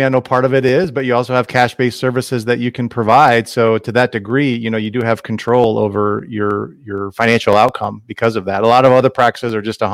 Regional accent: Ohio, United States; I was actually born and raised in Ohio. That's where I grew up, and to a blue collar family.

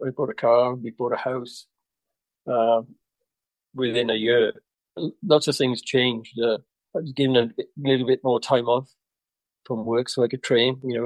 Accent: Wales, United Kingdom; Whereas I was from South Wales

